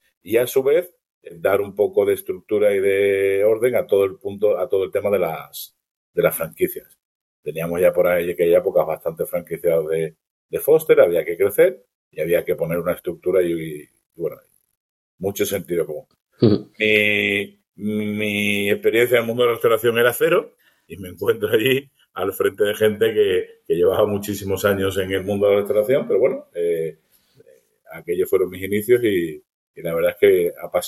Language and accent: Spanish; Jerez de la Frontera, Andalusia, Spain; now in Madrid, Spain; es un jerezano afincado en Madrid hace muchos años, ¿vale? Pero que vuelvo a mi tierra cada vez que puedo.